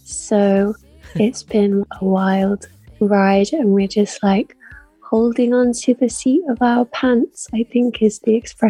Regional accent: Isle of Wight, South East England, United Kingdom; Yeah, compared to like a city where like every street has a venue and bands go around touring, the Isle of Wight's pretty cut off from that.

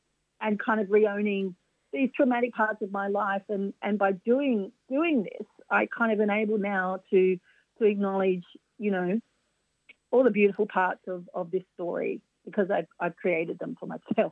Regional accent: Mount Druitt, New South Wales, Australia; we grew up in Mount Druitt in Western Sydney. My mum's a migrant

